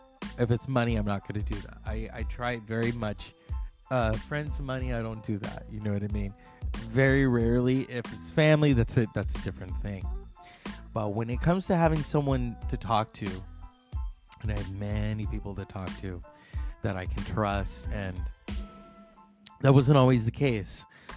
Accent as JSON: {"language": "English", "region": "California", "country": "United States", "said": "I'm from Northern California. A lot of people don't know that."}